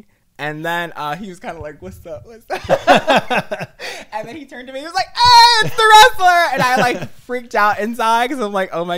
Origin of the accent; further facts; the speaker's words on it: Jersey City, New Jersey, United States; Oh, okay. So I was at Subculture in Jersey City.